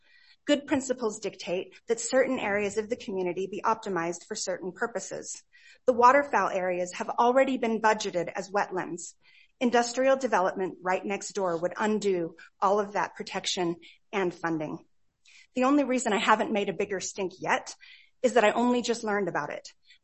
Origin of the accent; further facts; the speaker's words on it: Hooper, Utah, United States; I'm a resident of Hooper and a small business owner. I grew up in Hooper, and we are raising our family here because it's one of the best small towns in America.